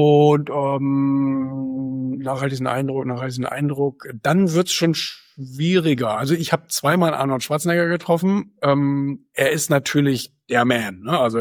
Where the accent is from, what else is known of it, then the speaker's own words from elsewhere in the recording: Bremen, Germany; born there; Also ich bin in Bremen geboren.